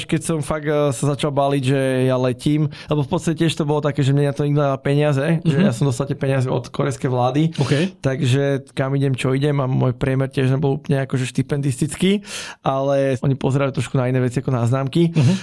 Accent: Dúbravka, Bratislava Region, Slovakia; Ja som až z Dubravky pôvodne.

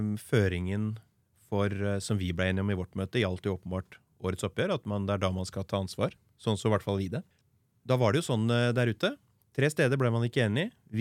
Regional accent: Vestfold og Telemark, Norway; Jeg er fra Telemark, så derfor kanskje sier jeg Telemark først.

